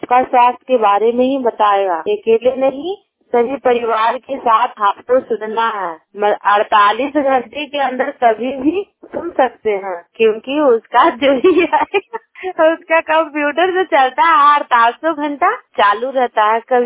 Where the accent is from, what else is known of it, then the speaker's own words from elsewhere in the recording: Chandwara, Bihar, India; और चंद्वारा ग्राम का निवासी हूँ। नालंदा जिला हुआ